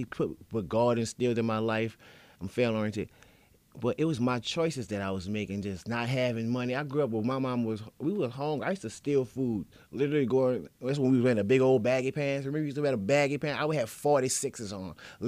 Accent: Louisiana, United States; Being coming from where I come from, I grew up on Bourbon Street.

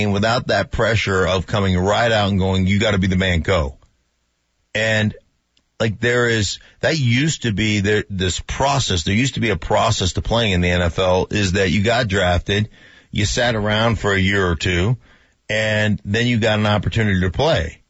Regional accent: Alaska, United States; I grew up in Alaska, so hockey was the, like, I didn't play.

